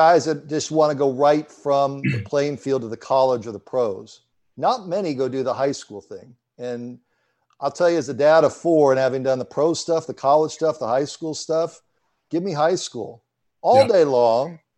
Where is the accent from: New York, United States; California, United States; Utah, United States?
California, United States; I grew up in Southern California. Poly was all that, right?